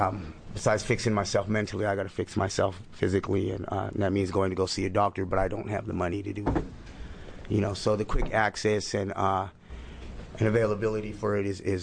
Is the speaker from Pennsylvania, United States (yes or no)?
no; California, United States; now in Portland, United States; I came from California with no health insurance, nothing at all, fresh start and all that.